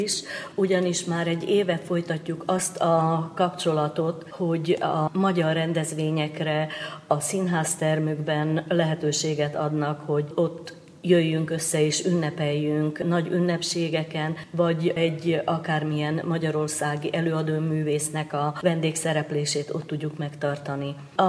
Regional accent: Upper Hungary, Slovakia; now in Washington, United States; Az én esetemben én Felvidékről való vagyok. 12 éve vagyunk itt Washingtonban

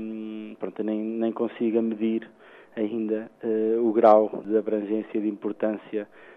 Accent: Coimbra, Centro, Portugal; born there; tenho 28 anos, nasci em Coimbra, na cidade onde resido também atualmente.

